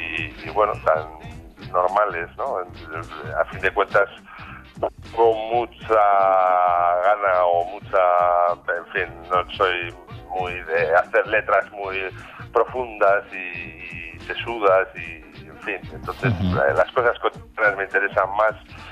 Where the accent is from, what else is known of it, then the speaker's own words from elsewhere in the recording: Basque Country, Spain; como buen vasco, como buen guipuzcoano y tal, pues me gusta mucho comer.